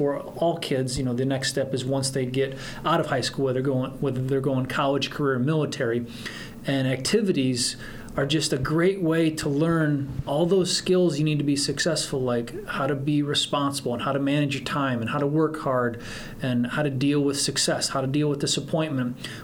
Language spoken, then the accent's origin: English; Belmond, Iowa, United States; I'm a Belmont-Clemmy High School graduate. After that, I went to the University of Northern Iowa.